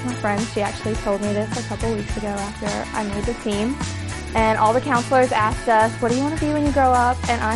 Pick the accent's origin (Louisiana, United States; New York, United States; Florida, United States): Louisiana, United States; Covington; I am from Covington, Louisiana, and I'm a rookie.